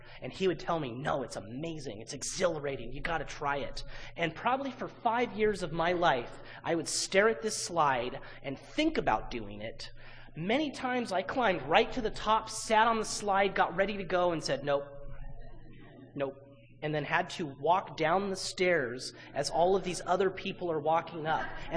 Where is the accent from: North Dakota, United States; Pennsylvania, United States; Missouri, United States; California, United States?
California, United States; San Dimas; One, I come from the San Dimas area, and most people know us for two reasons.